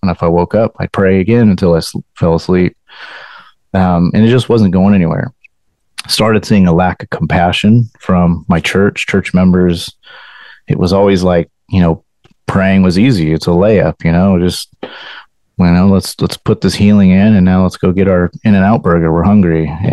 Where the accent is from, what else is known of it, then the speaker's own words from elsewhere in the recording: California, United States; I'm from Southern California, conservative. Our votes don't count.